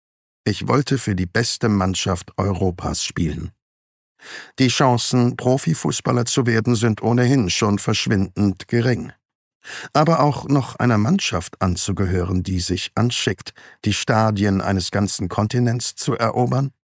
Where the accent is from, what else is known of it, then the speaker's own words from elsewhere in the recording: Emilia-Romagna, Italy; Ich bin auf einem Bauernhof in der Emilia-Romagna aufgewachsen, nördlich des Apennin und südlich der Alpen.